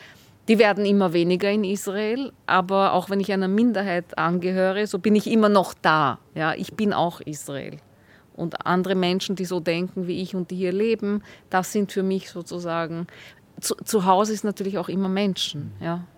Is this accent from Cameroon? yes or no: no; Austria; weil ich bin ja in Österreich zur Welt gekommen und aufgewachsen